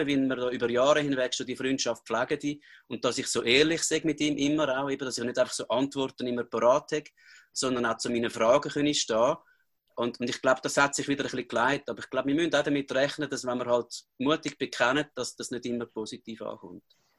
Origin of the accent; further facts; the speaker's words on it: Schmerikon, St. Gallen, Switzerland; Fahnenträgerin für Schmerike, wo ich aufgewachsen bin